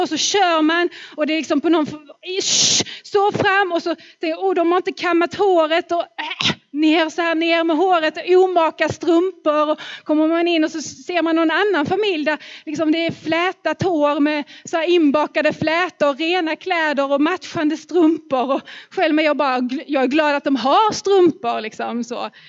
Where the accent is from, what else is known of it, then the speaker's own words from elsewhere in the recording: Skåne, Sweden; Så att hemma i Skåne, när vi har varit där hemma.